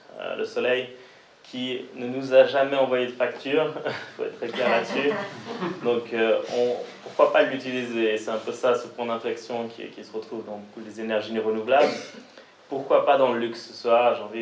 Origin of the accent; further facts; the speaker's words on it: Geneva, Switzerland; vraiment on a grandi à Genève